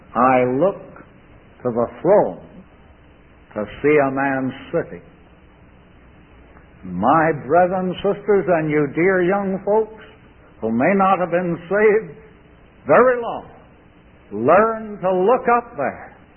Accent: Galt, Ontario, Canada; In the athletic club that I was in my hometown of Galt, Canada

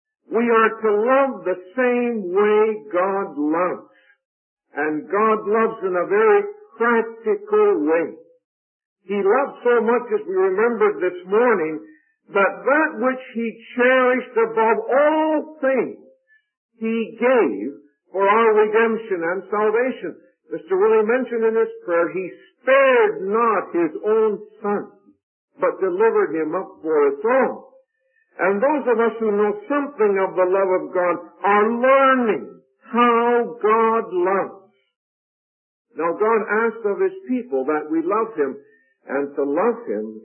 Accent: Canada; now in Dominican Republic; I'm from Canada, and I've lived overseas in the Dominican Republic for over 30 years.

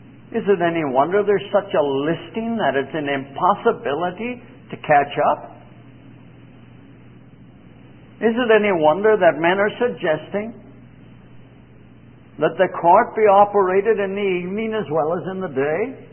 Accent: Canada; They're here. They're in my home country. A couple of years ago, they kidnapped not a member of parliament, but actually a member of the cabinet of Canada, and they killed him.

